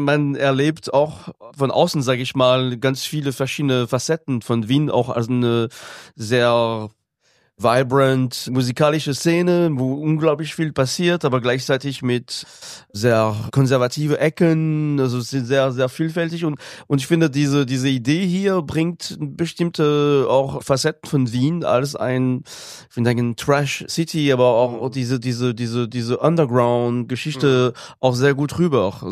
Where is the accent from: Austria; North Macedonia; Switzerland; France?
France; accent: French; German is a second language; Ich kann sagen, was ich will, wenn ich mit meinem französischen Akzent spreche, dann nimmt niemand mich ernst irgendwie.